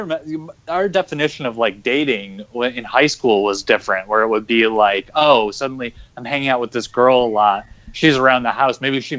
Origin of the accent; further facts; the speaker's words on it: New York, United States; Grandpa Munster from Buffalo. So we're getting into some of my hometown area.